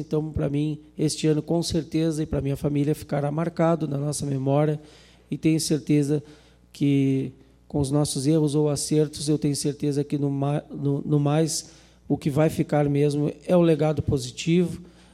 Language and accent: Portuguese; São José do Norte, Rio Grande do Sul, Brazil; me orgulho muito de ser nortense, tenho amor à minha terra